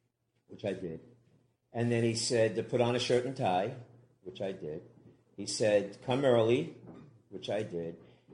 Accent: New York City, New York, United States; I grew up in New York City. I had a wonderful family. There were no alcoholics in my family. I grew up in a Jewish family in New York with a mother and father, a grandfather who was a rabbi who lived in our house.

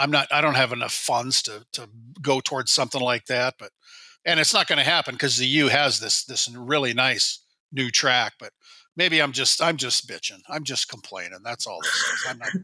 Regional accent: Iowa, United States; you know, I grew up in Iowa and track's always been a big thing down there.

